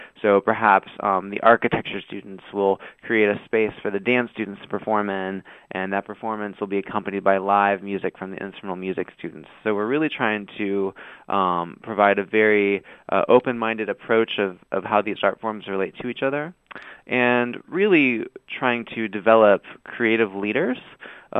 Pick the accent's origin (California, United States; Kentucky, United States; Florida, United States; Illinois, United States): Kentucky, United States; When I attended, I was coming from Oldham County, Kentucky, which is where I was raised, and was born into a family of healthcare professionals